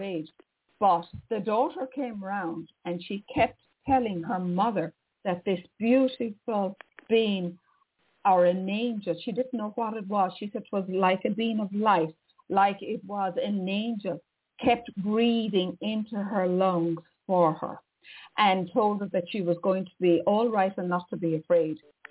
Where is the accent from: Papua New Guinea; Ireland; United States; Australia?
Ireland; I'm Irish.